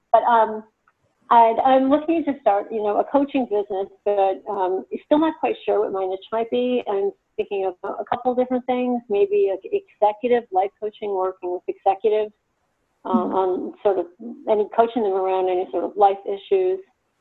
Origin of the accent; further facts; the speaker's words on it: Boston, Massachusetts, United States; moved away as an adult; now in Los Angeles, United States; I'm actually from New England. I moved here from Boston 4 years ago. And after living in Boston for 30 years, I went to college in Boston and just stayed.